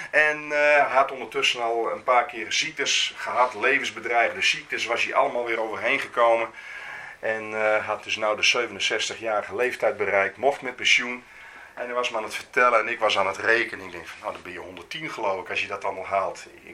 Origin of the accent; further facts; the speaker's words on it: Netherlands; want wij hoeven als Nederlander niet te leren om ook eens een keer aan jezelf te denken.